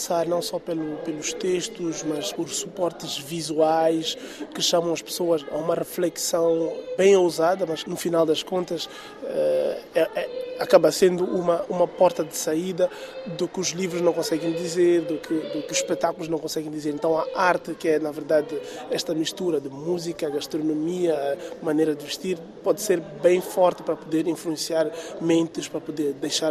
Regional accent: Mozambique; first language Tsonga; Portuguese is a second language; Língua do sul de Moçambique, de onde eu venho, onde eu nasci e cresci.

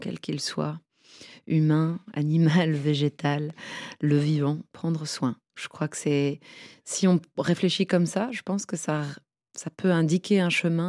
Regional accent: France; J'ai été élevée en France par contre.

